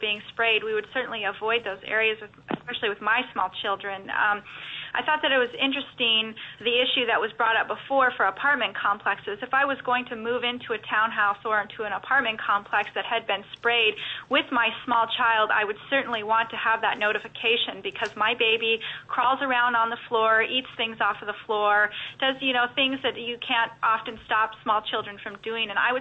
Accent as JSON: {"language": "English", "town": "Chickaloon Village", "region": "Alaska", "country": "United States", "said": "I'm an Athabascan from Chickaloon Village and Sukhbiat from the village of Port Graham. I'm also from Chickaloon on my father's side."}